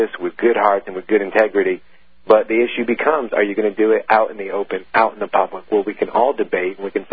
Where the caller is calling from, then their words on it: Texas, United States; Yeah, I'm calling from Texas. It's a child support issue.